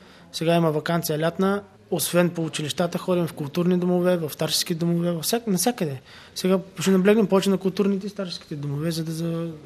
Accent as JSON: {"language": "Bulgarian", "town": "Sliven", "region": "Sliven Province", "country": "Bulgaria", "said": "сме от Сливен и тримата сме завършили Филип Кутев, музикалното училище в Котел."}